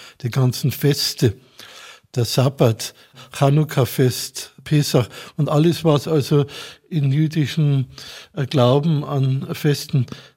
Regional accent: Munich, Bavaria, Germany; Ich bin 1932 in München geboren. Meine Mutter war Jüdin, mein Vater war nicht Jude.

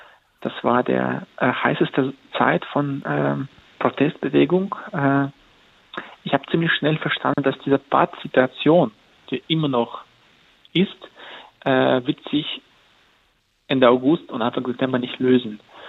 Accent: Afghanistan; Afghanistan gedreht haben. Und wenn mir noch jemand das vor 2, 3 Jahren gesagt hätte, dass ich zu Hause in meiner Heimat in solchen Umständen drehen würde

